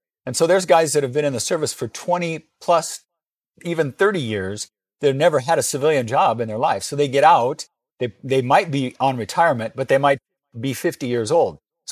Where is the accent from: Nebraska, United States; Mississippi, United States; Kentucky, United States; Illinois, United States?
Nebraska, United States; Wayne; I went in the Navy when I was 17, born and raised in Wayne, Nebraska.